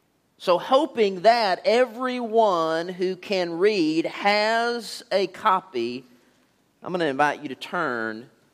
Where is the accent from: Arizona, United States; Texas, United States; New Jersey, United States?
Texas, United States; Alvarado; And as a kid growing up in Alvarado, I was a fairly good kid.